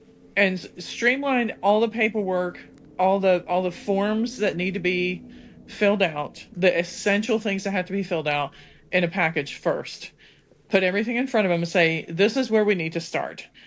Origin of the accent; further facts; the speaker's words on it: Pennsylvania, United States; I'm from Pennsylvania and I live in South Carolina.